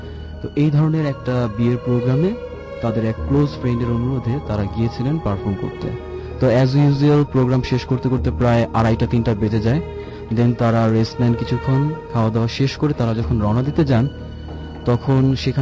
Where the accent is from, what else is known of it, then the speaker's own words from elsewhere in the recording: Dhaka, Dhaka Division, Bangladesh; আমি এসেছি ধানমন্ডির জিগাতলা থেকে। আমি আমেরিকান ইন্টারন্যাশনাল ইউনিভার্সিটি এআইইউবিতে বিবিএ ডিপার্টমেন্টে পড়ছি।